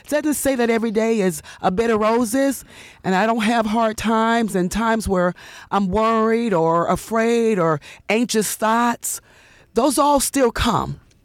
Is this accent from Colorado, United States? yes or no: no; Steubenville, Ohio, United States; now in Akron, United States; And I'm not originally from Akron. I'm actually from a small town called Steubenville. Mm-hmm. So moved to Akron as a college student.